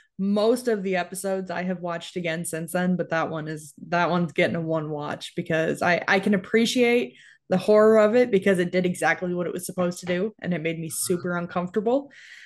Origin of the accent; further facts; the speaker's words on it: New York, United States; I mean, like I said, I grew up in New York, so you spend all winter playing in the snow